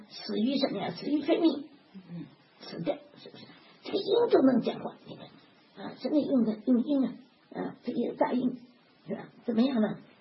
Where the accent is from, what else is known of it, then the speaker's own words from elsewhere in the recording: Beijing, China; also born or lived in Tianjin; 我出生在天津，长在北京，天津北京我欠债。